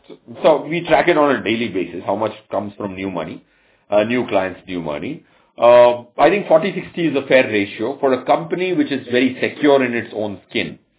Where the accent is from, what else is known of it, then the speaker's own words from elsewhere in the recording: Bangalore, Karnataka, India; So I am from Bangalore as well. I can probably do some Kannada with you.